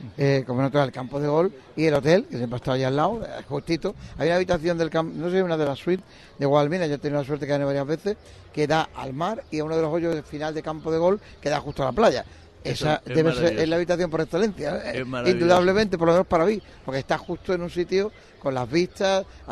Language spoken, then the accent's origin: Spanish; Málaga, Andalusia, Spain; los que somos de aquí de Málaga